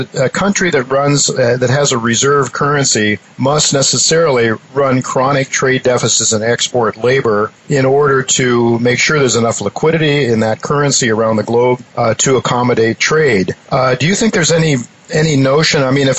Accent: Ohio, United States; I know I'm from Ohio, and I know the scenario in Ohio.

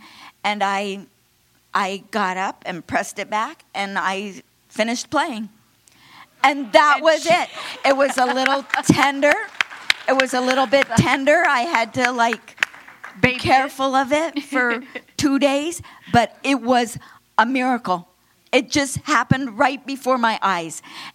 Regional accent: Florida, United States; Because we're from Florida.

